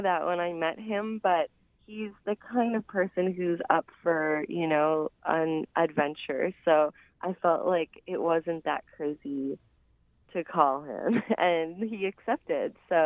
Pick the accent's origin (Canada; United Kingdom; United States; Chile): Canada; I think maybe because we're both Canadian